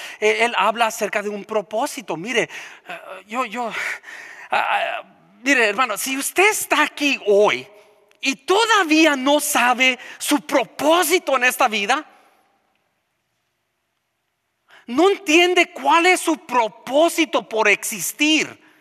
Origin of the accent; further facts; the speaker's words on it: California, United States; now in Minnesota, United States; Oh, yo soy del sur de California. Pobrecito de ti que vives ahora en Minnesota.